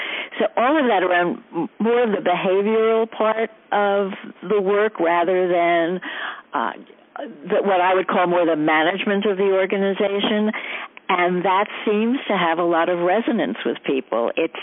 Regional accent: New York, United States; born there; also born or lived in Boston; Well, I was born in New York. I graduated from Boston University with a bachelor's in political science, a master's in communications. I taught briefly in New York and then moved to Boston

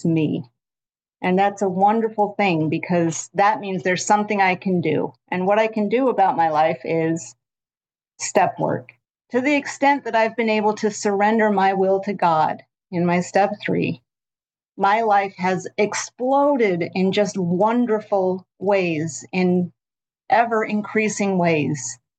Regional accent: Utah, United States; When I was growing up in Happy Valley, Utah, an only child, very different from everyone.

